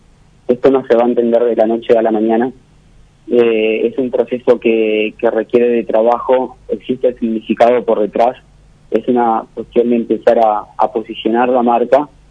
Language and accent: Spanish; Argentina; now in Paraguay; Mi familia decidió volver a Paraguay en el 91, en diciembre del 91. Vinimos todos para acá.